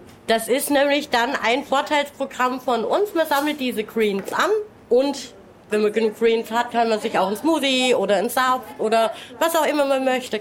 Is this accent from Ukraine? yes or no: no; Munich, Bavaria, Germany; Ich bin aus München.